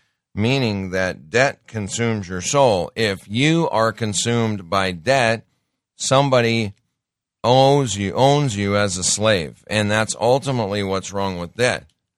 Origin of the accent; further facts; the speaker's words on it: United States; The only asset base, the only thing that backs it up as an asset is you and me as American citizens. We are the collateral.